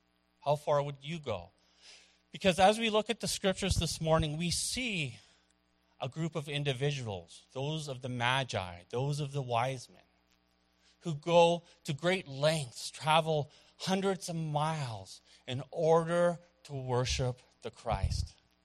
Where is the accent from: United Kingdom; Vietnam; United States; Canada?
Canada; And I told them I was from Canada.